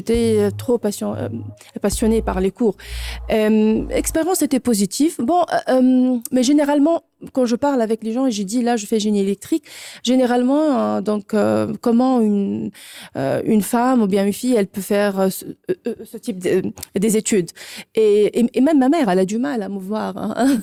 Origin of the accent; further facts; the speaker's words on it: Tunisia; now in Luxembourg; Oui, je suis tunisienne. J'ai étudié en Tunisie. J'ai aussi enseigné en Tunisie.